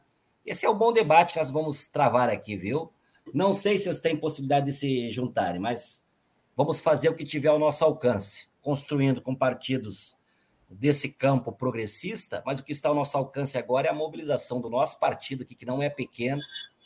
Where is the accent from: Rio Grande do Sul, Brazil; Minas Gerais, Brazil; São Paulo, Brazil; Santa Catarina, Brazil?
Rio Grande do Sul, Brazil; Miraguaí; Miraguaí, minha terra natal, foi a primeira cidade que fez o primeiro núcleo